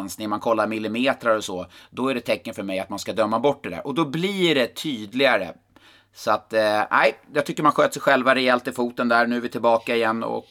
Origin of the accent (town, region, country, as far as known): Karlstad, Värmland, Sweden; born or raised there